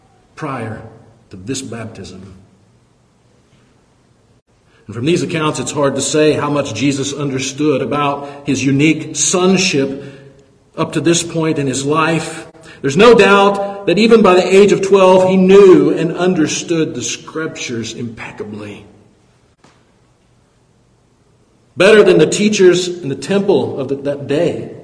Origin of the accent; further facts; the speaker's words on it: Sevier, Kansas, United States; You know, I grew up in Sevier, Kansas. Yeah, out in the middle of nowhere.